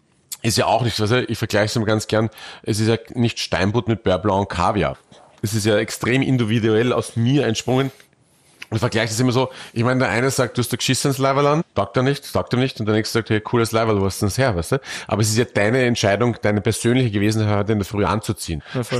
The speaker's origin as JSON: {"language": "German", "country": "Austria", "said": "weil ich mich als Österreicher natürlich ganz bewusst kulinarisch meinen Wurzeln widme"}